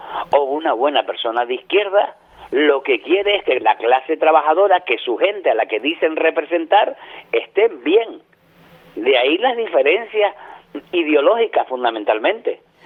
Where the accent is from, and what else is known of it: Canary Islands, Spain